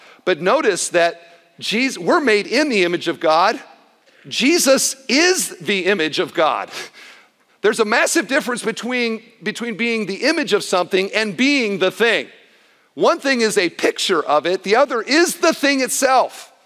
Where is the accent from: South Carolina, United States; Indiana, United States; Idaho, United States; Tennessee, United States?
Indiana, United States; now in Cedarville, United States; I'm from Indiana, I like cornfields.